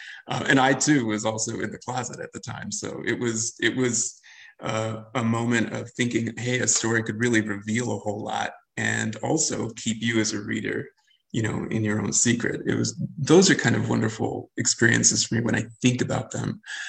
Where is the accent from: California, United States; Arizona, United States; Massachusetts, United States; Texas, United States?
California, United States; the fog of the Salinas Valley is the fog of the Central Valley where I grew up in California.